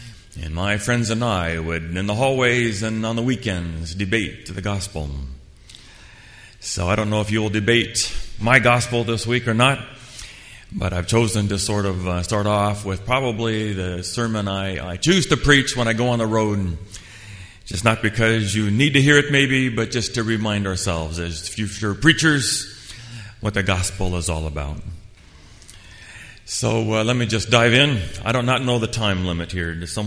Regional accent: Thailand; I grew up in Thailand, my father was a missionary

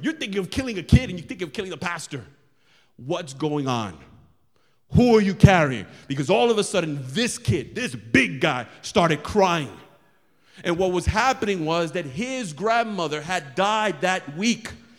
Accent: Bronx, New York, United States; See, when I was growing up in the Bronx, people like you, all mouth, blah, blah, blah, blah, blah.

